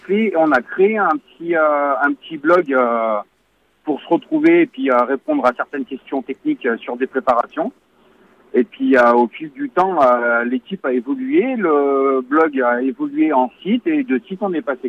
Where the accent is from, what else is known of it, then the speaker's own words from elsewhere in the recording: Saint-Laurent-du-Pont, Auvergne-Rhône-Alpes, France; moi je suis natif de Saint-Laurent.